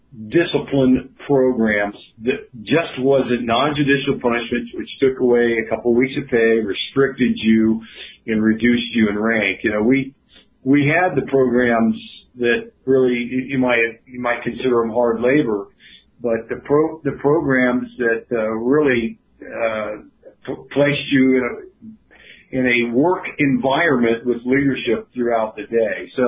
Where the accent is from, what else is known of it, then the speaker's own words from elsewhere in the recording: South Carolina, United States; He knew I was from South Carolina.